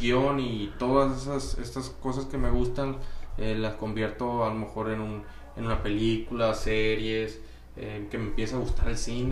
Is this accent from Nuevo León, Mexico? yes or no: no; Culiacán, Sinaloa, Mexico; soy de aquí de Culiacán, Sinaloa, donde hacemos la entrevista el día de hoy. Tengo 29 años, recién los acabo de cumplir.